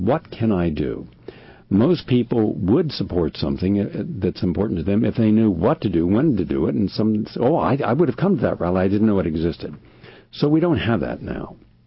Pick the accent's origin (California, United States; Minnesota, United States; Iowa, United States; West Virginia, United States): West Virginia, United States; Well, see, I'm from West Virginia. I'm part redneck.